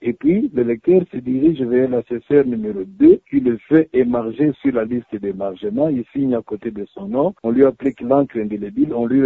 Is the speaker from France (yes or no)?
no; DR Congo; Et comme nous sommes chez nous au Congo, les gens préfèrent agir toujours à la dernière minute